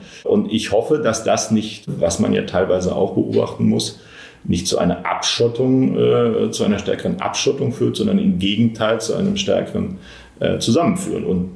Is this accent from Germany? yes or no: yes; Bochum, North Rhine-Westphalia, Germany; in meine Heimatstadt Bochum zu fahren